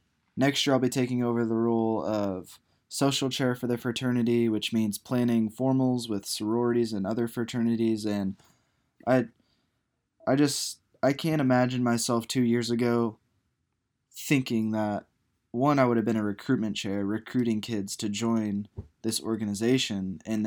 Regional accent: Wood River, Nebraska, United States; He's from my hometown of Wood River.

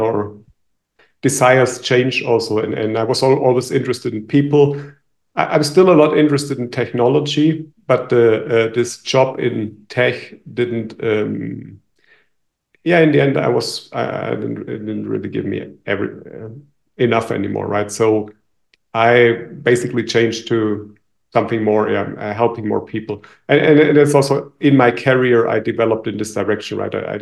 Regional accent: Germany; also born or lived in Israel; now in Mexico; So I'm from Germany. I lived most of my life in Germany, but the last 3 years before we came here, like from 2019 to 22, we lived in Israel.

